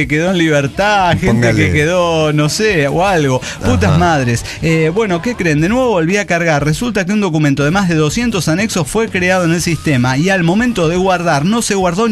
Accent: Mexico City, Mexico; como buen chilango

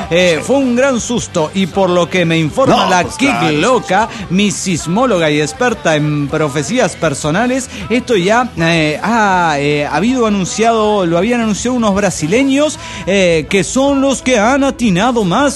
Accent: Mexico City, Mexico; now in Santiago, Chile; soy chilango, pero igualmente, a pesar de haber nacido, criadome en la capital del DF mexicano, estoy en Chile y ya se me ha pegado la tonada, po.

